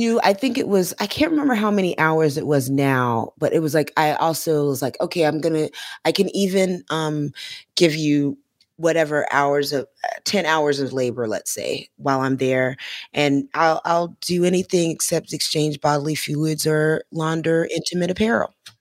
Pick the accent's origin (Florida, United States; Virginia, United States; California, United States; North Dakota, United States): Florida, United States; because I'm from Florida, and that's, you know, oftentimes what I use to refer to white people.